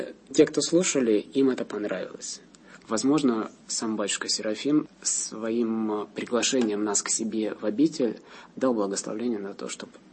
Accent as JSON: {"language": "Russian", "town": "Votkinsk", "region": "Udmurtia", "country": "Russia", "tie": "born there", "lives_now": "Moscow, Russia", "said": "Я родился на родине Петра Ильича Чайковского, это город Воткинск. Потом постепенно я переезжал из одного города в другой и оказался в Москве."}